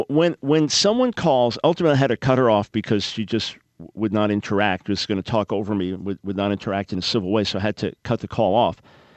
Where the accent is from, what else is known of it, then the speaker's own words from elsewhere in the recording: United States; something I may be missing as an American, as a male, as a white person, as a Jew, as a follower of Jesus